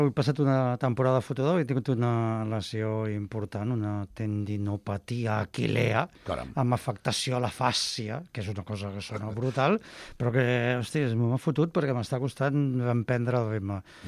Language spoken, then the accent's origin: Catalan; Barcelona, Catalonia, Spain; Jo soc de la Barceloneta, llavors allò tira molt.